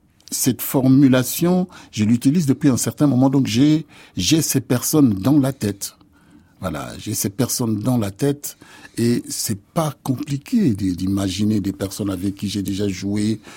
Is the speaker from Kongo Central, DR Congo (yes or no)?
yes; Lufutoto, Kongo Central, DR Congo; born there; Moi, je suis né à Lufutoto. C'est pendant un voyage que ma mère faisait.